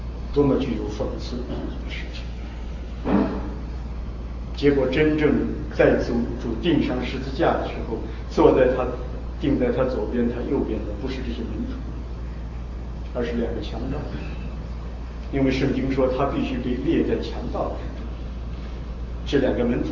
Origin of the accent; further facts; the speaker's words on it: China; 我们中国人做事情总是要把事情做得合乎中庸之道